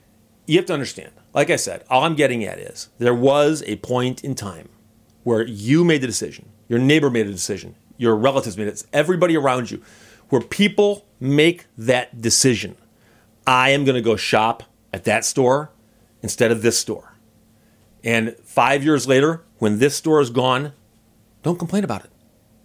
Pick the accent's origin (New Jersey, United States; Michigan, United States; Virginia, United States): Michigan, United States; Birmingham; when I grew up in Birmingham, Michigan, there was the Birmingham Bike Shop.